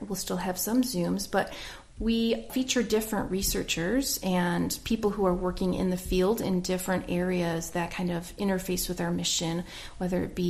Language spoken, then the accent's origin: English; Midwest, United States; I grew up in the Midwest, and I actually didn't ever see the ocean until I was 20.